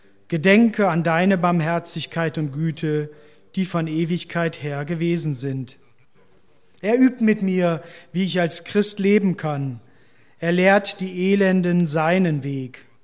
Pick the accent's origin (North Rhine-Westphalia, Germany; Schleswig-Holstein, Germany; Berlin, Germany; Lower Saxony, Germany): North Rhine-Westphalia, Germany; Leverkusen; Ich bin in Leverkusen groß geworden, habe bei Bayer Leverkusen Fußball gespielt.